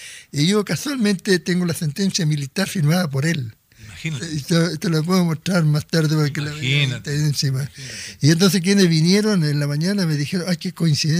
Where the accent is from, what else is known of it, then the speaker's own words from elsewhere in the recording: Puente Alto, Santiago Metropolitan Region, Chile; born there; Nací en Puente Alto.